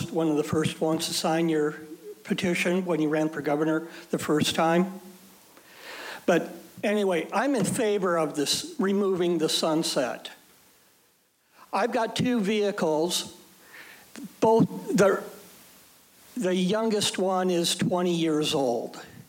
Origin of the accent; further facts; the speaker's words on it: Wasilla, Alaska, United States; I'm from Wasilla.